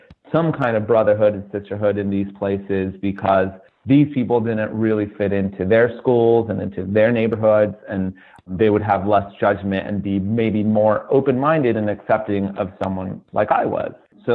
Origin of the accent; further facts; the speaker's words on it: California, United States; So just growing up in the Southern California hardcore scene